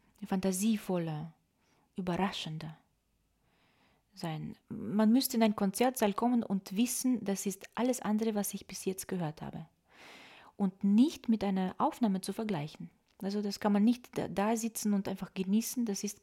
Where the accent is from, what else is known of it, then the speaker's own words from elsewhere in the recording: Moldova; Also ich komme aus Moldawien, aus einer ganz bäuerlichen Familie.